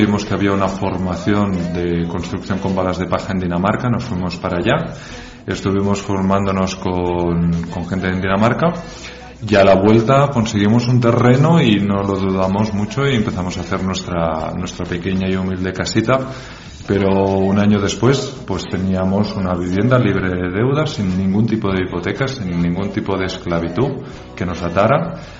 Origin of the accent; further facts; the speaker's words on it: Barcelona, Catalonia, Spain; Yo y mi mujer veníamos de grandes ciudades, yo vengo de Barcelona y ella de Madrid, estábamos bastante cansados de la vida en la gran ciudad.